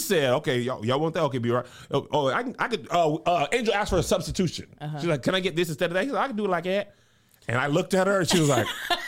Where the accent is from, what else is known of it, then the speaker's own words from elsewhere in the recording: El Paso, Texas, United States; born there; I was born in El Paso on a military base, and I went to Atlanta, where my whole dad's family's from.